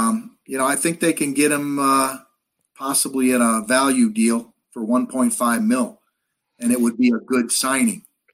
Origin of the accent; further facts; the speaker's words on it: Boston, Massachusetts, United States; accent: Boston; I got my Boston accent. I don't know if I sound like a New Yorker or Boston